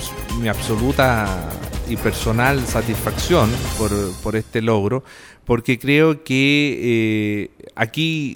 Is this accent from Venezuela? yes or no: no; Italy; en lo que nos toca a nosotros como italianos en el exterior